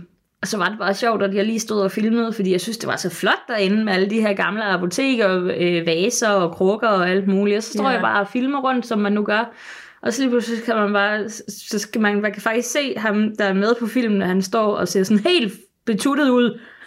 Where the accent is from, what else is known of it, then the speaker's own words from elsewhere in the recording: Sønderborg, Region of Southern Denmark, Denmark; Og der er nede, hvor jeg kommer fra i Sønderborg